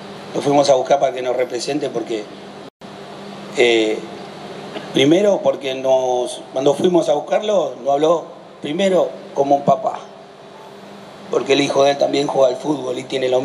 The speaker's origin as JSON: {"language": "Spanish", "town": "Florencio Varela", "region": "Buenos Aires Province", "country": "Argentina", "said": "Y yo soy de Varela y me recibió"}